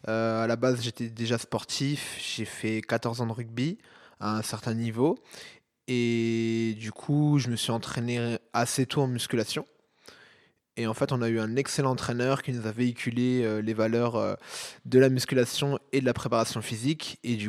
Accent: Saint-Dié-des-Vosges, Grand Est, France; also born or lived in Épinal / Nancy; je suis originaire de la Lorraine, plus précisément des Vosges, de Saint-Dié-des-Vosges.

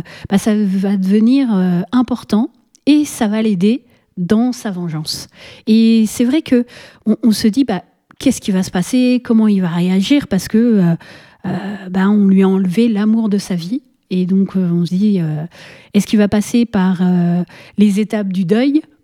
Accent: France; parce que voilà, hein, on est français.

